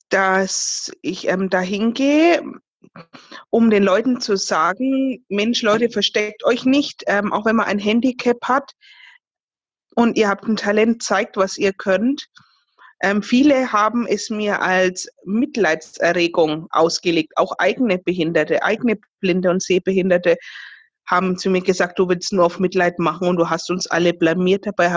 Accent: Fürth, Bavaria, Germany; Ich komme aus Fürth. Das ist in Bayern, gleich neben Nürnberg.

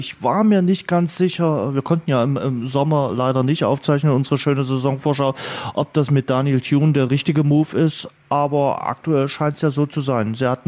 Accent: Dresden, Saxony, Germany; Und das sage ich als Dresdner.

